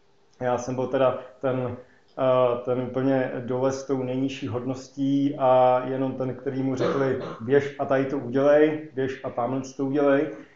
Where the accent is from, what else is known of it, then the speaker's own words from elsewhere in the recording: Brniště, Liberec Region, Czechia; pocházím z Brniště v severních Čechách a k Bohu jsem přišel, nebo Krista jsem potkal zhruba ve 13 letech